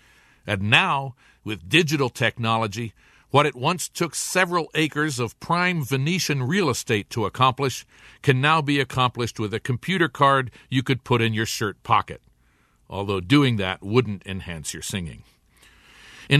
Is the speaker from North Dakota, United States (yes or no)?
yes; North Dakota, United States; if the terrain is flat, like where I grew up in North Dakota, the outside is quite dead acoustically.